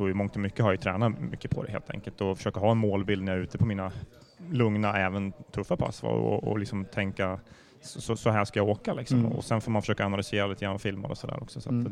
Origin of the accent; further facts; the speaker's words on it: Iggesund, Gävleborg County, Sweden; Jag är från Iggesund, vet du.